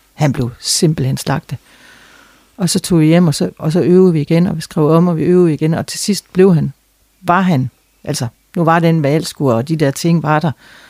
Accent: Jutland, Denmark; Og jeg var den eneste fra Jylland, som ikke var et eller andet.

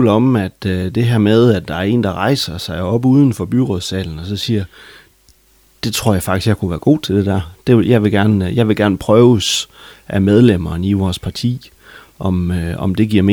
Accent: Sæby, North Denmark Region, Denmark; also born or lived in Nørresundby; født og opvokset i Sæby med en kort afstikker helt ud til Nørresundby. Men ellers så er det her, jeg har boet hele min tid.

